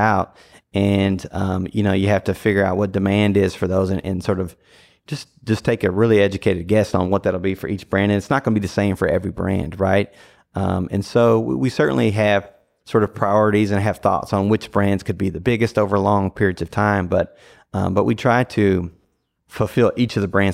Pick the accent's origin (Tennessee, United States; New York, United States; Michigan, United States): Tennessee, United States; Nashville; moved away as an adult; also born or lived in Louisville; No, I grew up in Nashville, Tennessee. So grew up there. So that's what, you know, that's why my allegiances lie there.